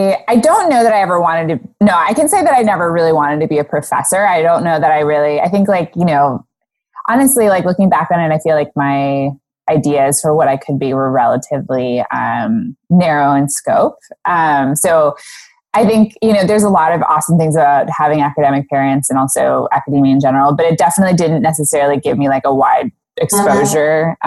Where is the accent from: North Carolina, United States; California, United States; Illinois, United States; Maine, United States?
California, United States; Santa Barbara; also born or lived in Iceland; So I was actually born in Iceland. I have Icelandic parents, but I grew up in California, Santa Barbara, California.